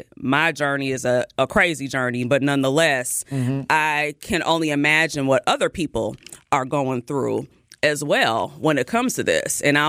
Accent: Milwaukee, Wisconsin, United States; I was born and raised in Milwaukee.

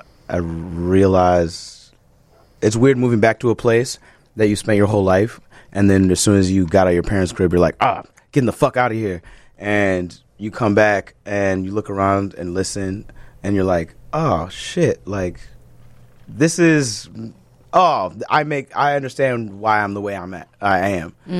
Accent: Chicago, Illinois, United States; also born or lived in Columbus / Milwaukee; I wasn't born in Chicago. Okay. My parents met here, and I was born in Columbus, Ohio.

